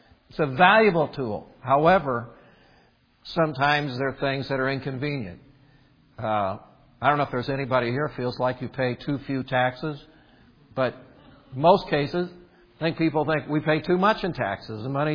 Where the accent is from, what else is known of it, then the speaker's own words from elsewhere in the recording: Indiana, United States; When I came from Indiana, where I grew up, they didn't have zoning laws.